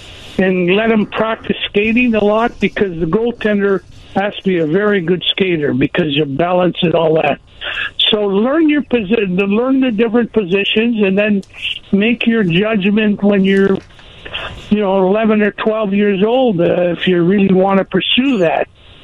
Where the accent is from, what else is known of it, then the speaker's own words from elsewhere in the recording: Canada; Because we grew up in Canada